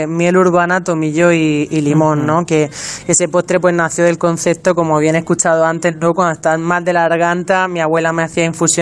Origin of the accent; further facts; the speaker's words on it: Alhama de Murcia, Region of Murcia, Spain; now in Valencia, Spain; yo estoy adoptada aquí en Valencia, pero soy de Alhama de Murcia.